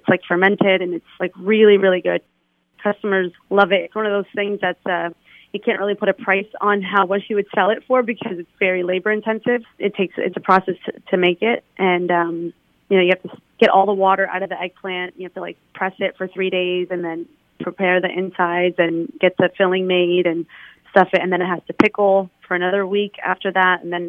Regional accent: Allentown, Pennsylvania, United States; And I'm from Allentown, born and raised in Allentown.

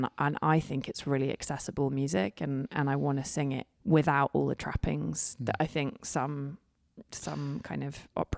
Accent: England, United Kingdom; also born or lived in Italy; Because I was born in Italy and then when we moved back to England when I was very small, we still drove to and from England to Italy across Europe

